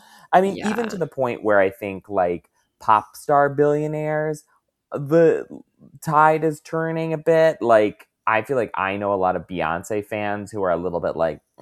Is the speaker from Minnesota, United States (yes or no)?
no; Michigan, United States; it did for a while create, like, a really nice, robust middle class, especially growing up in Michigan.